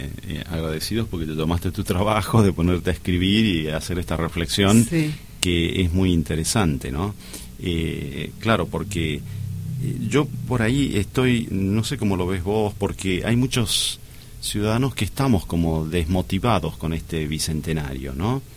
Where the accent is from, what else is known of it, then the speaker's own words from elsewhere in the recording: Argentina; y somos muy argentinos en esto